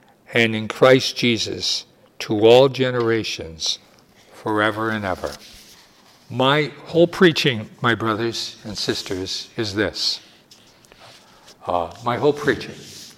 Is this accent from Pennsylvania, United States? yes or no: yes; Wilkes-Barre, Pennsylvania, United States; born there; I was born in Wilkes-Barre, Pennsylvania, on June the 13th, 1928.